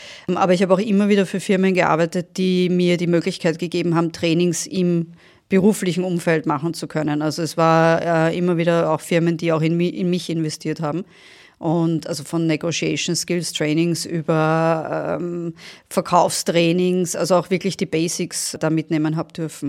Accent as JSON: {"language": "German", "region": "Vienna", "country": "Austria", "said": "Ich bin ursprünglich aus Wien, habe aber 16 Jahre lang im Ausland gearbeitet und gelebt und bin jetzt seit 2 Jahren wieder zurück in Wien"}